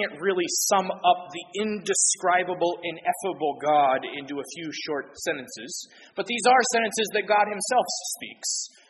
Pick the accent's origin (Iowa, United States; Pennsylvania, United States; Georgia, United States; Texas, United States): Georgia, United States; Atlanta; born there; Even though I was born in Atlanta, which is not anywhere near water